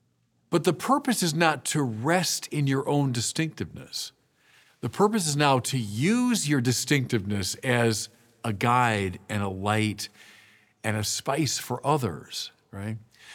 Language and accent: English; United States; So my home country, how we kind of oscillate back and forth between extremes in a way.